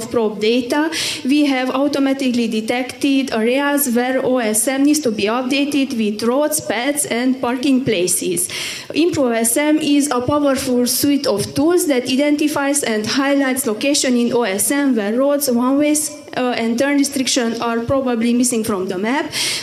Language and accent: English; Tel Aviv, Tel Aviv District, Israel; English is a second language; I'm from Tel Aviv, Europe